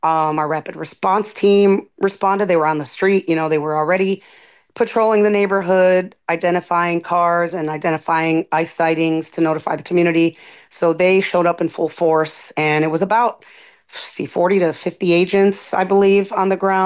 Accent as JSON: {"language": "English", "town": "Chicago", "region": "Illinois", "country": "United States", "tie": "born or raised there", "said": "I grew up in South Chicago, which is another neighborhood a little north of here, which once had all of the, you know, big steel mills and industry."}